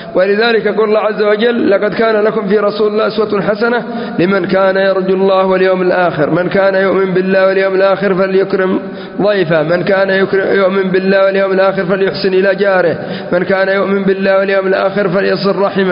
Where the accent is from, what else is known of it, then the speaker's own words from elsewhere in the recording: Yemen; كان عندنا في اليمن مركز واحد